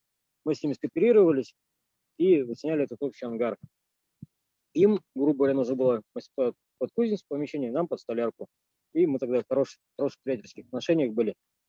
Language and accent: Russian; Verkhnyaya Pyshma, Sverdlovsk Oblast, Russia; Мы из Верхней Пышмы, точнее из Екатеринбурга, наверное. Потому что Верхнюю Пышму мало кто знает, это такой маленький пригород, маленький городок недалеко от Екатеринбурга, там буквально 5 километров.